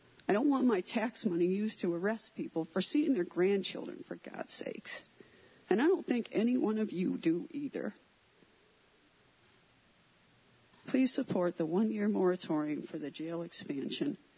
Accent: Dryden, New York, United States; I'm from Dryden.

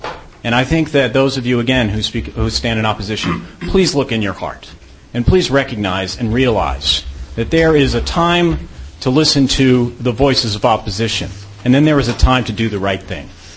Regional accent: United States; As an American and as somebody who is deeply, deeply committed to human rights on every level

